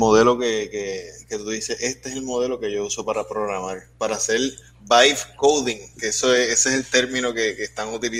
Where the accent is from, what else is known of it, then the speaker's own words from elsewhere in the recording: Puerto Rico; perdonen mis anglicismos, yo soy de acá de Puerto Rico, los tengo.